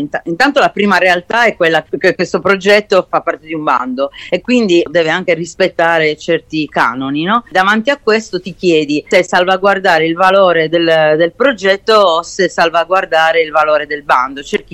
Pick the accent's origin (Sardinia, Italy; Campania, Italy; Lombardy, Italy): Sardinia, Italy; now in New York, United States; Sono sarda e vivo a New York da 6 anni.